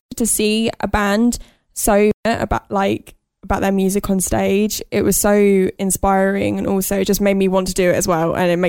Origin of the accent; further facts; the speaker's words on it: Southampton, South East England, United Kingdom; I'm a singer from Southampton